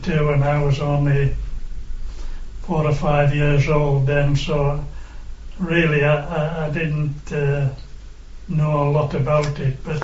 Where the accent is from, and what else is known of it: Burnbanks, North West England, United Kingdom; born or raised there; also born or lived in Stockbridge